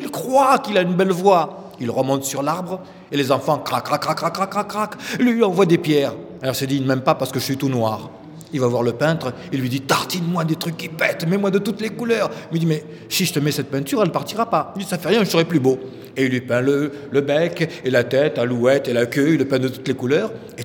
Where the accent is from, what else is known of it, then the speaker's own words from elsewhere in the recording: Marseille, Provence-Alpes-Côte d'Azur, France; je suis né à Marseille, j'ai tout le temps vécu à Marseille. J'ai 53 ans, je suis né en 55.